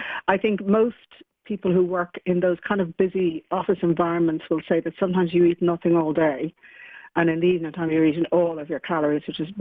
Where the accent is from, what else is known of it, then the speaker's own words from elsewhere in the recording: Dublin, Leinster, Ireland; I grew up in the Phoenix Park, so I guess I was lucky. We live in a lodge there